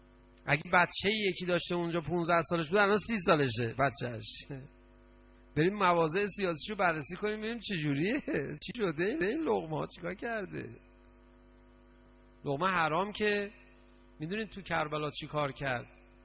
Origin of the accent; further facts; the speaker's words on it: Iran; فهمیدن ما ایرانی هستیم